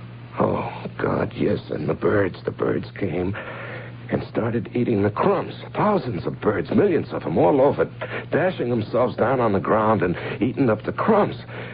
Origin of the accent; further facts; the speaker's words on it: Cincinnati, Ohio, United States; Well, I grew up in Cincinnati.